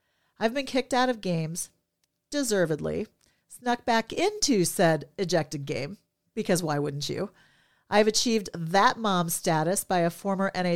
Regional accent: Minnesota, United States; born there; I was born in Minnesota, the state of hockey, and having lived in many states

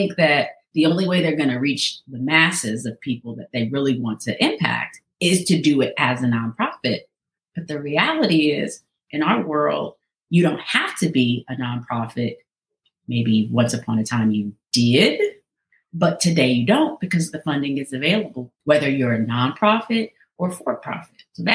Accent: Ohio, United States; I mentioned you earlier this week to a friend of mine, and that we're both from the Northeast Ohio area.

